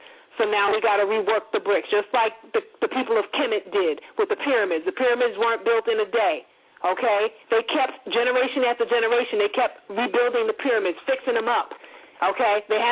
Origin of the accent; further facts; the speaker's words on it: New York City, New York, United States; I grew up in Co-op, so we fam.